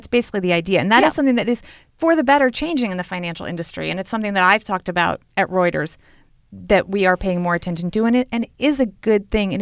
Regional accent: New York City, New York, United States; I was born in New York City, and I live just a few blocks from where I was born.

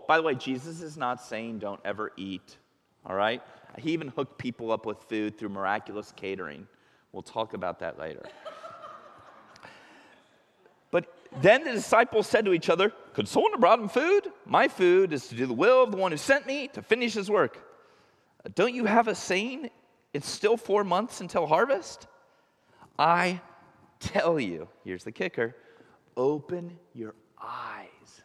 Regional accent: United States; I just know the American church because I was born in America and raised in America.

